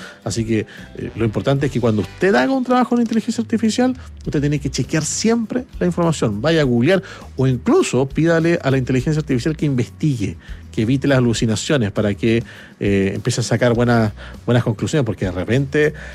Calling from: La Florida, Santiago Metropolitan Region, Chile; de la Florida.

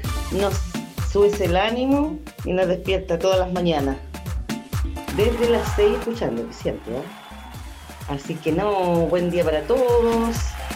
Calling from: Labranza, Araucanía, Chile; de Labranza

